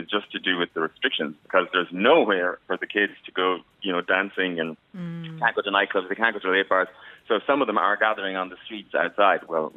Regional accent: Ireland; moved away; If you say to somebody, I'm from Ireland, they all think you say, I'm from Iceland.

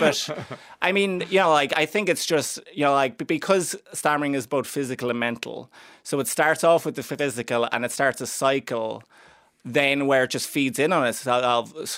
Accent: Cavan, Ulster, Ireland; like I'm from Cavan and everyone in Cavan has a speech impediment.

